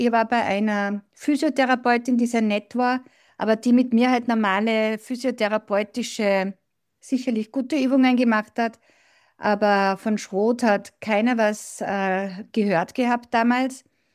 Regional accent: Salzburg, Austria; Ich freue mich, dass ich da bin und ich bin aus Salzburg. Ich bin Österreicherin. Ich lebe dort mit meinem Mann und ich bin 56 Jahre alt.

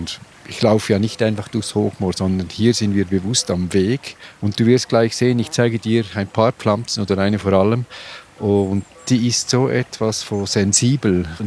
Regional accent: Switzerland; das man sonst nicht so erlebt bei uns in der Schweiz.

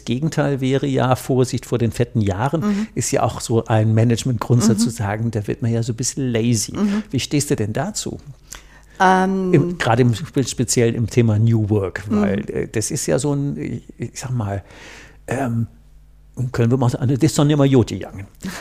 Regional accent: Cologne, North Rhine-Westphalia, Germany; ich komme aus dem Rhein, dafür sagen wir Kölsche Klüngel.

